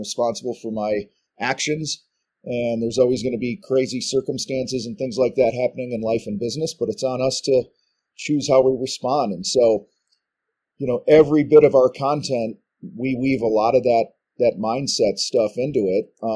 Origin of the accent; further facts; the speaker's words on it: Chicago, Illinois, United States; And, you know, I grew up outside of Chicago in a contractor family with a dad who was a tile guy and an uncle who was a painter, grandfather who was a painter